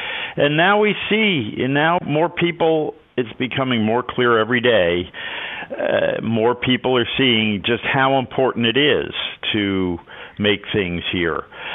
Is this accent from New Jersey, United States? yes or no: yes; New Jersey, United States; I grew up in New Jersey, and northern New Jersey.